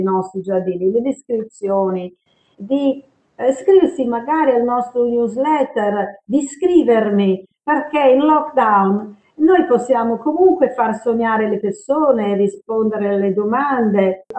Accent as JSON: {"language": "Italian", "town": "Sydney", "region": "New South Wales", "country": "Australia", "tie": "born or raised there", "second_language": "Italian", "lives_now": "Italy", "said": "io sono nata a Rose Bay e quindi è un nome che è di grande augurio, e sono andata anche a una scuola che si chiamava Rose Bay Convent a Sydney. Sono australiana di nascita. La mia famiglia però è inglese"}